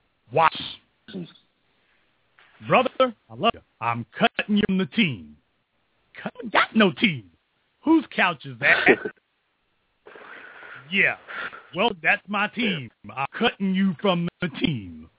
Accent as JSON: {"language": "English", "region": "Louisiana", "country": "United States", "said": "I'm sad to say I'm from Louisiana."}